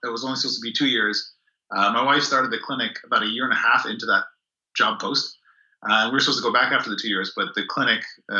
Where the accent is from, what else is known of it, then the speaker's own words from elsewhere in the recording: Toronto, Ontario, Canada; I'm originally from Toronto, so that's a fairly big city, although, big suburb pretty much.